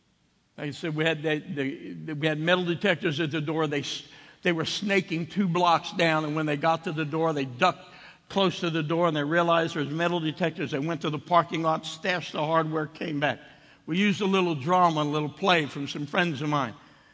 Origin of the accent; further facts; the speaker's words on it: New Jersey, United States; I had an assignment to go to where I grew up in New Jersey to plant a church.